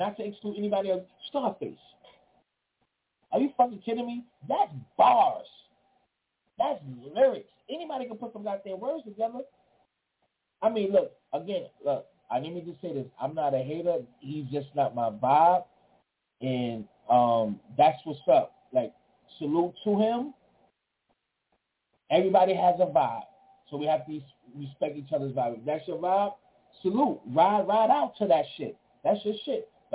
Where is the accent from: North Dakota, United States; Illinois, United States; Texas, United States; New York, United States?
New York, United States; So I'm not being biased just because I'm from New York.